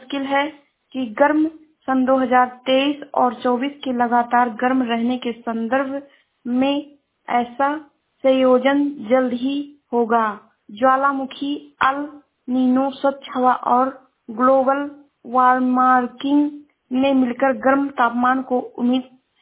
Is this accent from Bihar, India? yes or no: no; Shravasti, Uttar Pradesh, India; मैं जिला श्रावस्ती से हूँ।